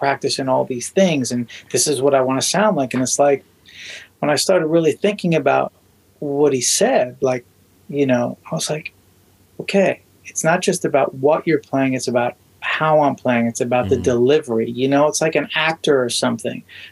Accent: New York City, New York, United States; I was born in Brooklyn, and I was did my teens in, you know, Staten Island, but I always had access to Manhattan.

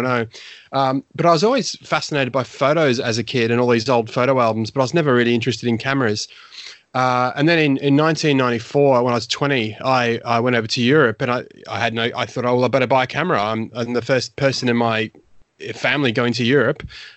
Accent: Brisbane, Queensland, Australia; So when I was growing up, I was born in Brisbane, and I grew up, you know, I was born in the 70s, but I grew up in the 80s.

